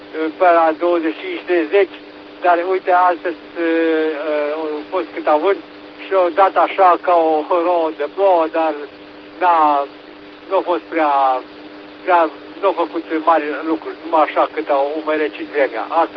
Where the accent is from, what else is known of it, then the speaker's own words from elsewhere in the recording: Nicolinț, Vojvodina, Serbia; Cum e și Nicolințu, de unde sunt eu, aici e stat românesc.